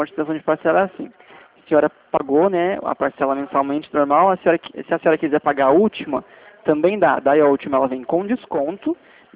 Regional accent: São Roque, São Paulo, Brazil; eu sou aqui de São Roque mesmo

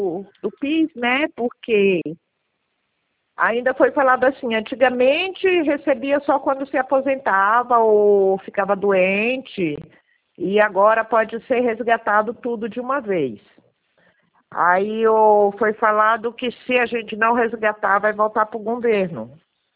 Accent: Sorocaba, São Paulo, Brazil; Então, e eu sou de Sorocaba. E hoje aqui em Sorocaba é feriado.

